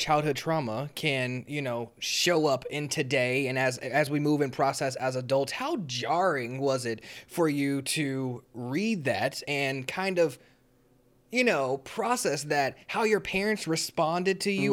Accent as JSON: {"language": "English", "town": "Kansas City", "region": "Missouri", "country": "United States", "said": "everybody knows I'm from Kansas City because I say it often"}